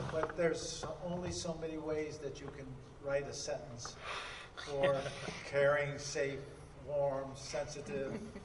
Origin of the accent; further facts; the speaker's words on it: Oswego, New York, United States; I grew up, we grew up on Lake Ontario in Oswego, New York.